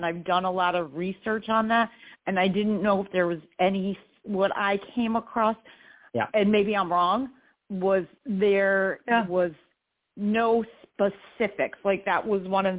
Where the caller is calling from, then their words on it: New York, United States; I'm in New York State.